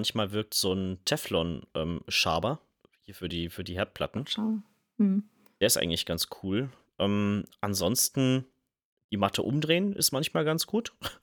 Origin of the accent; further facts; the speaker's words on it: Germany; Wir sind Deutsche, oder?